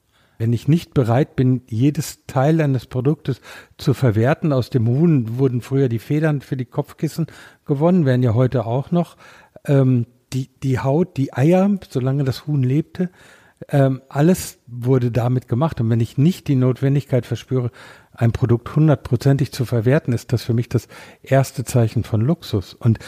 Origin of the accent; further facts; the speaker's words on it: North Rhine-Westphalia, Germany; born there; Ich bin am Teutoburger Wald geboren, ja.